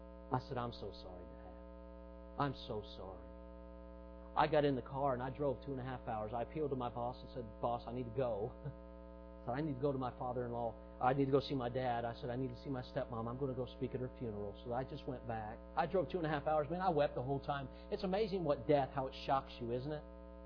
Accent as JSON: {"language": "English", "town": "Charleston", "region": "South Carolina", "country": "United States", "tie": "born or raised there", "said": "I got burdened at my hometown in Charleston, South Carolina, where I had moved for a few years underneath Dennis Clemens."}